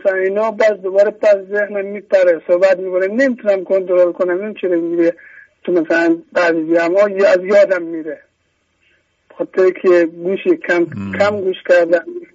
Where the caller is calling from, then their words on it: Karaj, Alborz, Iran; از اشکرز کرج زنگ میزنم.